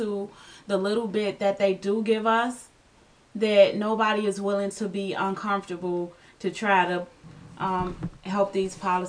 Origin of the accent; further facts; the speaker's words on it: Israel; I'm from Israel, so people be like, are you Israeli? Yeah, I'm, my nationality.